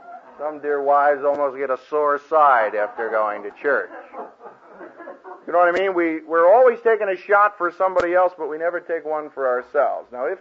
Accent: Philadelphia, Pennsylvania, United States; I was born and reared in Philadelphia, and we used to go to see the Philadelphia Athletics and Phillies play in Shibe Park

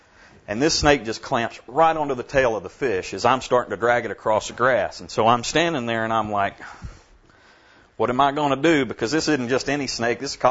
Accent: Dallas, Texas, United States; We're from Dallas, and we are lay leaders in a discipleship ministry at our church there

